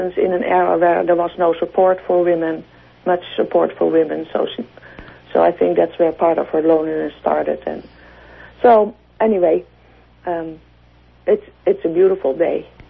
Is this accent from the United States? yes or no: no; Netherlands; And I'm from the Netherlands, so I wasn't with her a whole lot.